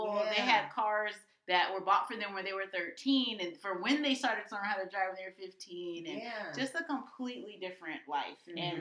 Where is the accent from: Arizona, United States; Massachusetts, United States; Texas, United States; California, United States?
California, United States; Los Angeles; I grew up in South Los Angeles.